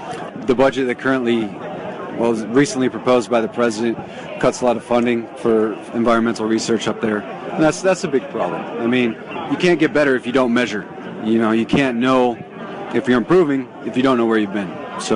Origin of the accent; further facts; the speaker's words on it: Washington, United States; I'm from Washington State.